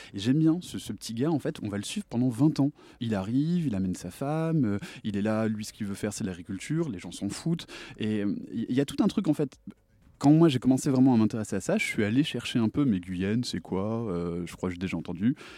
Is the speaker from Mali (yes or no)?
no; France; Et de toute façon, même en tant que Français, je connais pas l'histoire du Canada